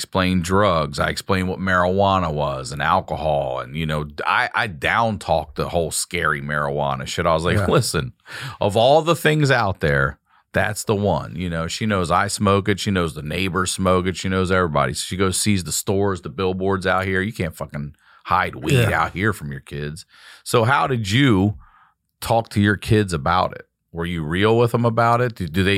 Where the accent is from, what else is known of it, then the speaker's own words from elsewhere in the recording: Baltimore, Maryland, United States; I'm from Baltimore originally. I went back to visit my cousins in Ocean City, Maryland, right?